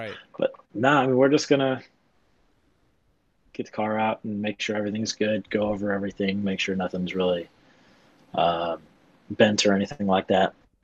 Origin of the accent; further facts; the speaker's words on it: St. Louis, Missouri, United States; I'd love to do some like fun stuff in St. Louis since like it's my hometown